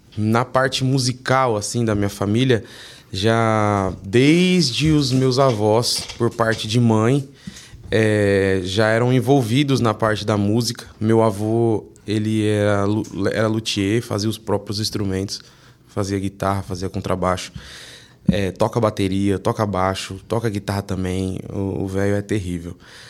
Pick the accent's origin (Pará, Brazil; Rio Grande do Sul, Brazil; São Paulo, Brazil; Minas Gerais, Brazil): São Paulo, Brazil; Guarulhos; E foi onde eu nasci, foi onde eu cresci, lá em Guarulhos.